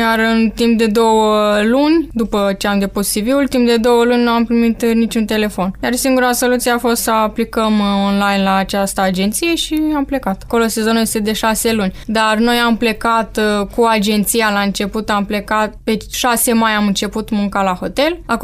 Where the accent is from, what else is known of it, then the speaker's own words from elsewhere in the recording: Romania; mai ales că știa patronul că suntem din România și suntem puțin defavorizați